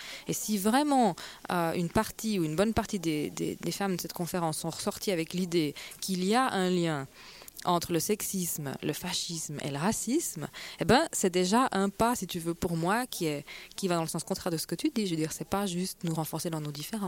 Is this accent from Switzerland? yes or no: yes; Switzerland; Donc, on pense toujours à ça quand on est suisse.